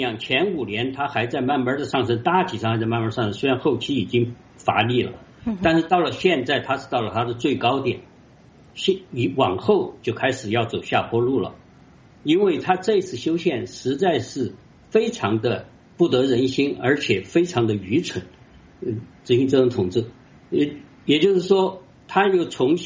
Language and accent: Chinese; China